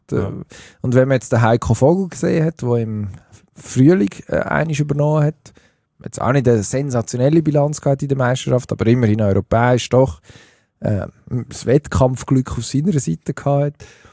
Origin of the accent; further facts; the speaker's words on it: Switzerland; Eine Nationalmannschaft, die wir als Schweizer immer finden, ja, also, wenn wir die Deutschen nicht schlagen, dann können wir den Laden gleich zumachen.